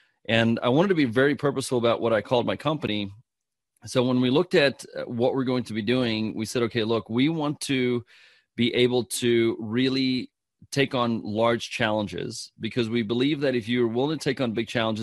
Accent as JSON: {"language": "English", "country": "South Africa", "said": "And I'm from South Africa."}